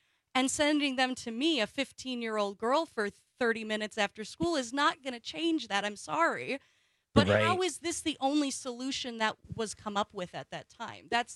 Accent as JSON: {"language": "English", "town": "Wausau", "region": "Wisconsin", "country": "United States", "said": "and I'm from Wausau"}